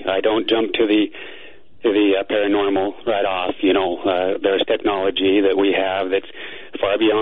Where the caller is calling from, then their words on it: Phoenix, Arizona, United States; from Phoenix